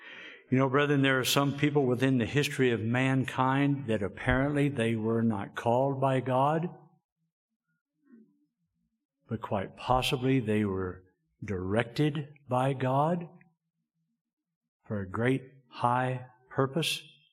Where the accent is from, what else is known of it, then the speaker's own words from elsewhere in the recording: Texas, United States; Kind of surprised when I told you all I was born and raised in Texas, I didn't see any heads go down and just start shaking.